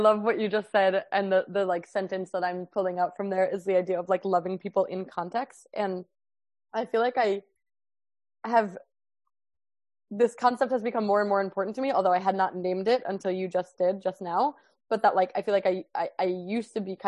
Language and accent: English; Chicago, Illinois, United States; I'm like Jewish and I'm white and I'm from Chicago